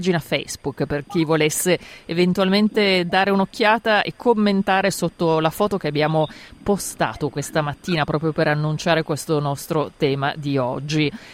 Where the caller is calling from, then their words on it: Melbourne, Victoria, Australia; io non sono di Sydney, ti parlo da Melbourne